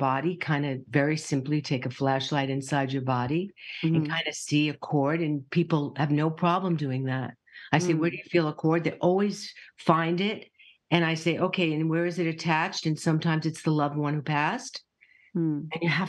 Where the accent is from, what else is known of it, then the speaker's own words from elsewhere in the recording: New York, United States; and I love that I'm a New Yorker because yeah. I really want to keep it real.